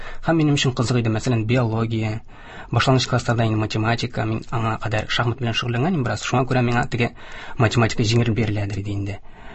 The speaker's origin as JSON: {"language": "Tatar", "town": "Aktanysh", "region": "Tatarstan", "country": "Russia", "tie": "born or raised there", "lives_now": "Kazan, Russia", "said": "Мин Актанышта тудым, Актанышта үстем. Актанышта беренче башлангыч һәм урта гыйлемне алдым. Дөресрәк булыр инде, гомум урта белем бирү икенче мәктәбе дип әйтик инде. 2012 елда Казанга килдем."}